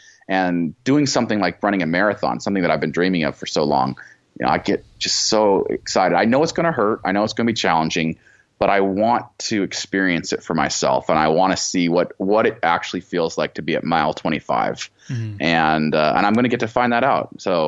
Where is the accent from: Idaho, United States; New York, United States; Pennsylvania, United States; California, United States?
Idaho, United States; Boise; Well, I was raised in Boise.